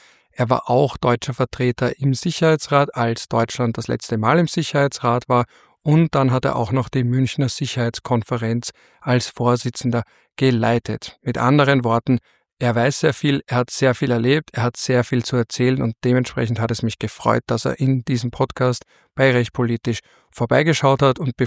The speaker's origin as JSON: {"language": "German", "country": "Austria", "said": "als Österreicher"}